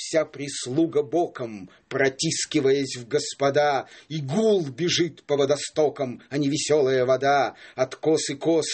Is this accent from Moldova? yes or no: no; Yekaterinburg, Sverdlovsk Oblast, Russia; moved away as an adult; Родился в Екатеринбурге в 53-м году и 37 лет там прожил.